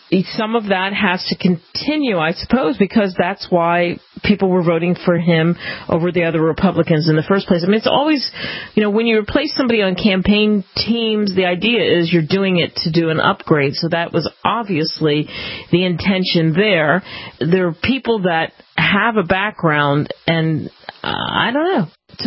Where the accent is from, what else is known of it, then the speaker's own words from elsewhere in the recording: New Jersey, United States; also born or lived in New York; I grew up partially in New York and then in Philadelphia, in South Jersey specifically. So right smack over the bridge, not very far from the bridge that connects Philly and South Jersey.